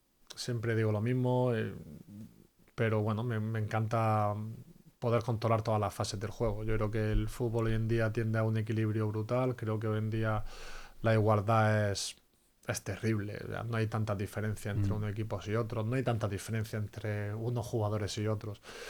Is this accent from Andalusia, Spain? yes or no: yes; Almería, Andalusia, Spain; Me he tirado la mitad de mi vida viviendo fuera de Almería y la otra mitad en Almería.